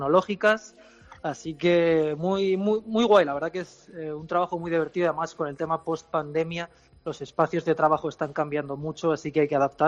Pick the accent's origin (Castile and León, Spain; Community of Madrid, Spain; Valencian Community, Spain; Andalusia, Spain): Valencian Community, Spain; Castellón de la Plana; now in Japan